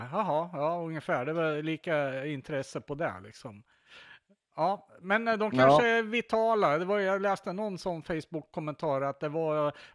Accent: Köping, Västmanland County, Sweden; jag var i Köping, min hemstad

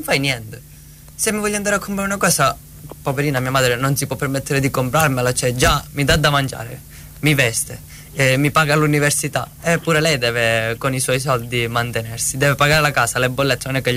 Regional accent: Assolo, Sardinia, Italy; No, è un paesino di 6.000 abitanti.

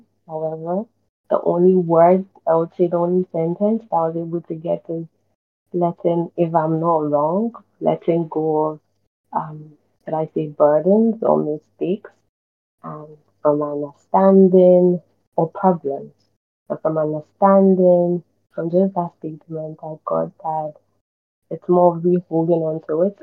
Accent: Ghana; And I'm from Ghana, all the way from West Africa.

